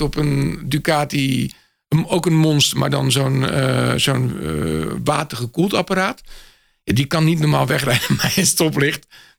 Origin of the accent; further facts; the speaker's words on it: Netherlands; Omdat daar mogen we ook best wel wat trots op zijn als Nederlander zijnde.